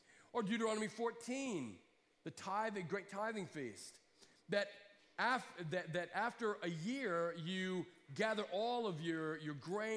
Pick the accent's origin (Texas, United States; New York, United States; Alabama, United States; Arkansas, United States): Alabama, United States; When I was growing up in Alabama, we had all kinds of really interesting concepts about God.